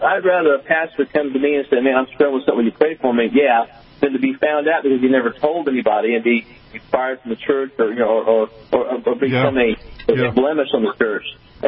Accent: Jasonville, Indiana, United States; I was in Jasonville, Indiana, where I grew up, my hometown, and was preaching at my home church that next morning.

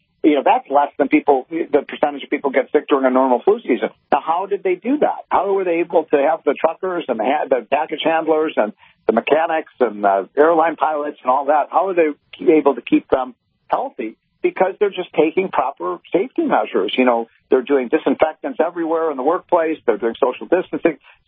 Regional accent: Illinois, United States; or even where I grew up in Illinois outside of the Chicago area

